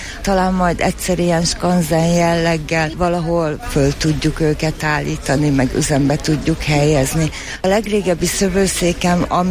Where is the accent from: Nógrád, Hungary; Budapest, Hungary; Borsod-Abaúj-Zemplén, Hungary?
Budapest, Hungary; Csepel; born there; A nagyszüleim szőttek roncszőnyeget, én Csepelen születtem